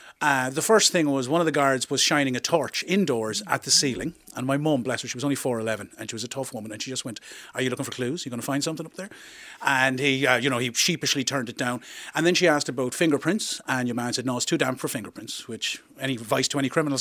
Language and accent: English; Limerick, Munster, Ireland; I grew up in Moy Ross in Limerick.